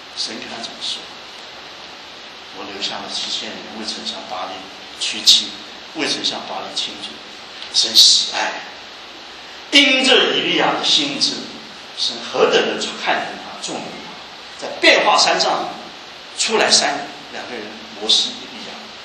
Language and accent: Chinese; Taiwan; 我是在台湾生长大的，所以我让台湾做比。